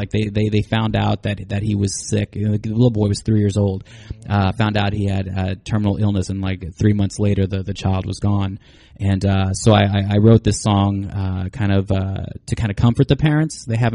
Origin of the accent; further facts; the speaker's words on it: Topeka, Kansas, United States; Well, Oakland is my neighborhood that I grew up in Topeka. That is, you know, Oakland born and raised. I say that a lot. It was a big Hispanic community